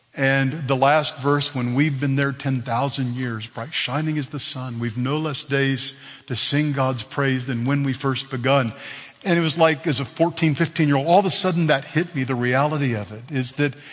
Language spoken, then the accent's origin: English; Texas, United States; Well, I understand gold mining and oil production. I'm from Texas.